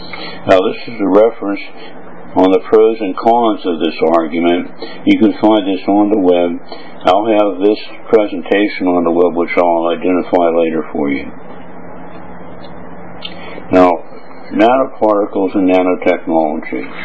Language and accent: English; United States; now in Hong Kong; I'm an American living in Hong Kong and Berlin.